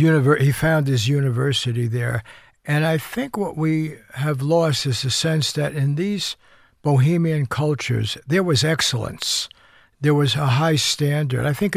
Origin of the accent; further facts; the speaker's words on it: Bronx, New York, United States; when I was a kid growing up in the Bronx, we didn't have it in our neighborhood